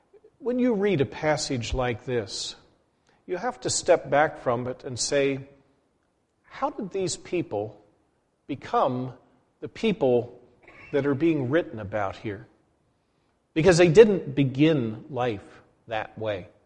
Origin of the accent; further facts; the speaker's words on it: Gettysburg, Pennsylvania, United States; I recently had opportunity to visit my hometown community of Gettysburg, Pennsylvania.